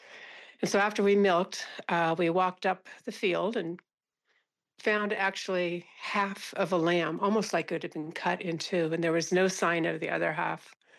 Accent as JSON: {"language": "English", "town": "Mill Valley", "region": "California", "country": "United States", "tie": "born or raised there", "said": "Well, I grew up in Mill Valley and with four siblings and graduated from high school there in 1969. So Mill Valley, as most people in Northern California probably know, is right next to San Francisco."}